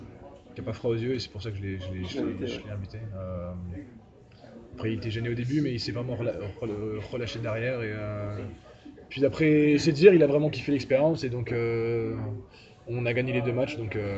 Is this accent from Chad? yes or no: no; Charenton, Île-de-France, France; moi, de tous les Français, je suis le seul Parisien, donc je serais vraiment chez moi, quoi. Enfin, je viens de Charenton, j'ai grandi à côté de Bercy. Bercy, c'est chez moi.